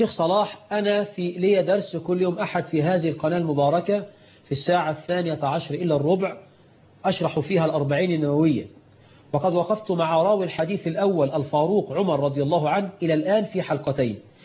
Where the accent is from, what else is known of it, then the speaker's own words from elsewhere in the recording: Egypt; رش الميه عندنا في مصر عاده،